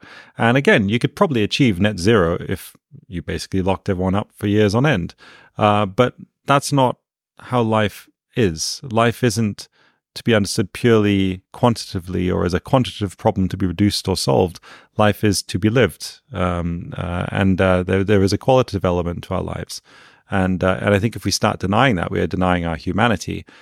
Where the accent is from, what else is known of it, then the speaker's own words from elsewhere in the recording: United Kingdom; You know, I'm British, so I change my mind depending on how many cups of tea I've had throughout the day.